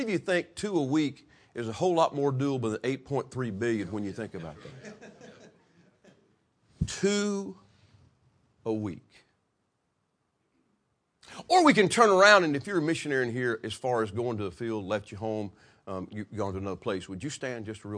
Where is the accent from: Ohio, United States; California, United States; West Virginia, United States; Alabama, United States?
Alabama, United States; Decatur; I'm from Decatur, Alabama. Anybody know where Decatur, Alabama is?